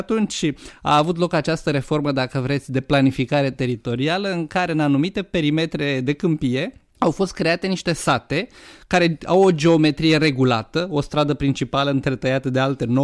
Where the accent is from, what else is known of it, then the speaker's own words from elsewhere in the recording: Buzău, Buzău County, Romania; M-am născut la Buzău. De fapt, toată copilăria și școala generală au fost într-un sat de lângă Buzău, deci la Vadul Pașii. Sunt foarte mândru de locul ăsta.